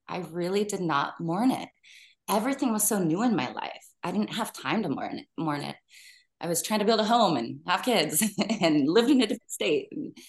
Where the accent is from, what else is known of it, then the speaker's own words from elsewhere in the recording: Seattle, Washington, United States; moved away as an adult; now in North Carolina, United States; because we left Seattle, my home state of Washington, to create a new life in North Carolina.